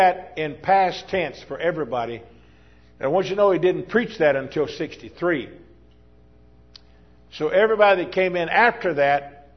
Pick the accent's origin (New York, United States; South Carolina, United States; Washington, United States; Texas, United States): Texas, United States; Now, I came from Texas.